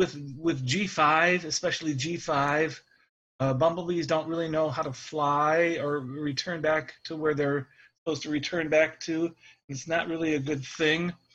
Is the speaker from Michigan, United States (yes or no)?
yes; Detroit, Michigan, United States; from Detroit, Michigan area.